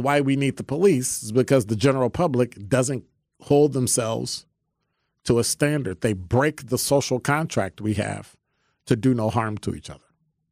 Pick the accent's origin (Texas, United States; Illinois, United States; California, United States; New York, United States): Illinois, United States; Chicago; When I was growing up in Chicago, we lived on a second floor over a tavern and an insurance company.